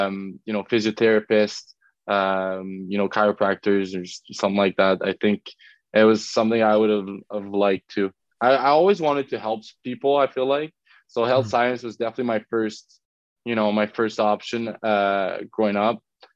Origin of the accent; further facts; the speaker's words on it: Montreal, Quebec, Canada; First of all, it was against Montreal, so for me it was so special playing in my hometown.